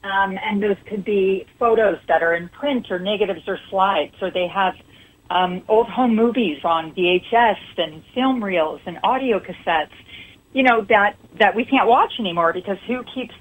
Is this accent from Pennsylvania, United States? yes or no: no; San Diego, California, United States; And I grew up in San Diego. We've been evacuated many times.